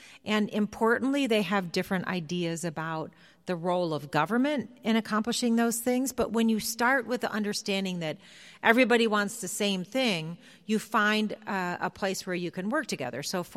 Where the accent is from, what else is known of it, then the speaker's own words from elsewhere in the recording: Oregon, United States; You know, I'm here from Oregon, and I happen to be a Democrat